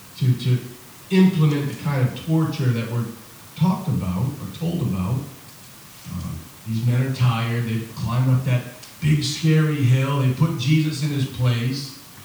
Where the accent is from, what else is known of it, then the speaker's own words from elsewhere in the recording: United States; I'm an American. Property has a lot to do with our life here